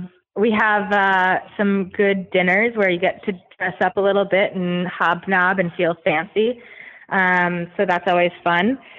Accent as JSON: {"language": "English", "town": "Albany", "region": "New York", "country": "United States", "tie": "born or raised there", "said": "Albany, New York."}